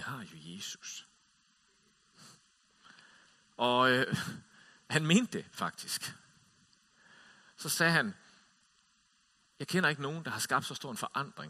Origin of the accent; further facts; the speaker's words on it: Region of Southern Denmark, Denmark; Den lå tæt ved der, hvor jeg voksede op. Og i 1984, der var jeg 12 år.